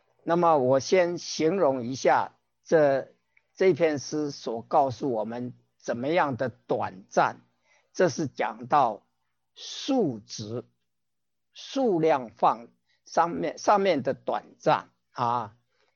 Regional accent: China; 我们中国人是半夜三更，或者是讲三更三更啊，我们中国人算的是一更啊2个小时

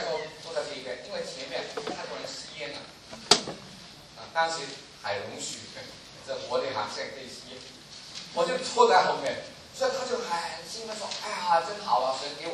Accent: Hong Kong; 我说我是从香港来

